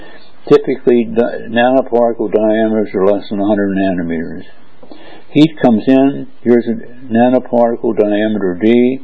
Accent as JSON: {"language": "English", "country": "United States", "lives_now": "Berlin, Germany", "said": "I'm an American living in Berlin"}